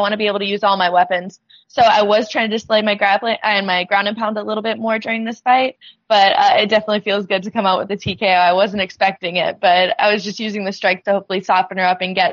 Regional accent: Florida, United States; also born or lived in Canada; My parents moved down to Florida when I was about 7. So, I've grown up in Florida, but, I was born in Canada.

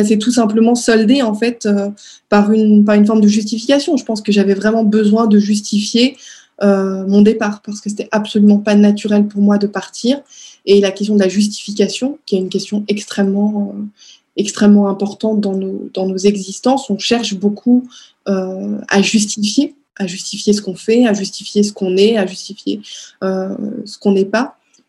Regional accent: Strasbourg, Grand Est, France; moved away; Je me disais, on peut pas passer toute une vie dans la ville où on est né.

